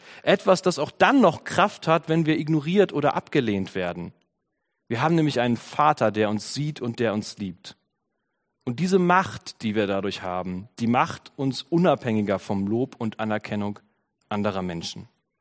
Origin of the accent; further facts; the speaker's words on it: Germany; Ich glaube, wir sind Deutsche, wir können das nicht besonders gut.